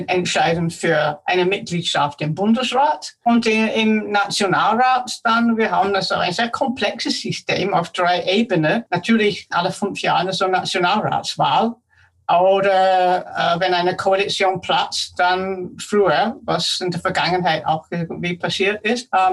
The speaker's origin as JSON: {"language": "German", "country": "United Kingdom", "moved": "as an adult", "lives_now": "Austria", "said": "Ursprünglich komme ich aus Großbritannien und ich habe in Großbritannien studiert, Politikwissenschaft, europäische Studien und auch dann gelehrt an diversen Universitäten, bevor ich nach Österreich gekommen"}